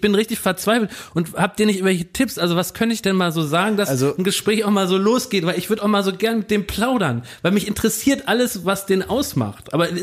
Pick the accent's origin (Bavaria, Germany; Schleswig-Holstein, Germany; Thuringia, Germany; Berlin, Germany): Berlin, Germany; weil ich bin aus Berlin-Wilmersdorf